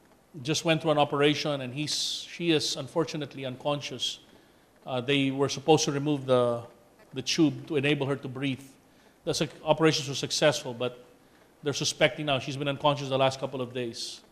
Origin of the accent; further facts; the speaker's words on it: Philippines; I mean, we're not Hebrew, we're Filipino, okay?